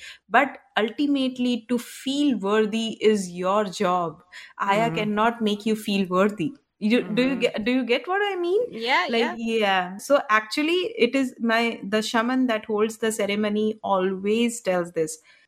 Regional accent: India; English is a second language; moved away as an adult; Yes, for me, I had been born and brought up in India.

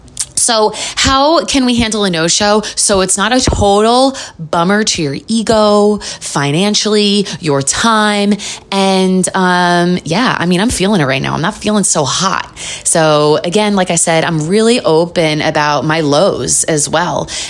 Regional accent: New York, United States; that's definitely like in my nature being a New Yorker. We keep it real up in here.

